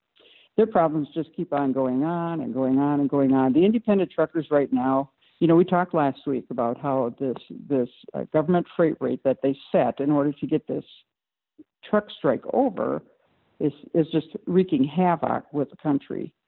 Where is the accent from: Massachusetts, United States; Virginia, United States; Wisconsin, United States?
Wisconsin, United States; And I didn't grow up in the Madison area, which is where they raise a lot of grain. I grew up in Derry area, and the beans are just outstanding.